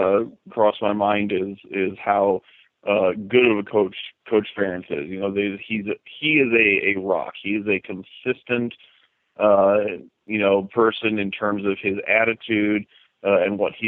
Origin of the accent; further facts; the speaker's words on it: Davenport, Iowa, United States; growing up in the Quad Cities in Davenport, you know, I was an Iowa kid, the Hawkeyes were kind of you know, I bled black and gold for as long as I could remember.